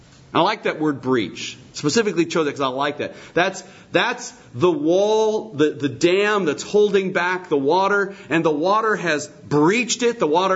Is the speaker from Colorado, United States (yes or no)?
yes; Colorado, United States; when I grew up out in Colorado and visited my grandfather's farm